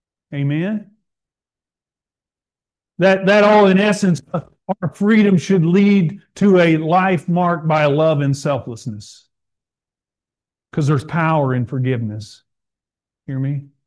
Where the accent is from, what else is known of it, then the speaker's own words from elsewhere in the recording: United States; born there; Again, I'm glad I was born here in America.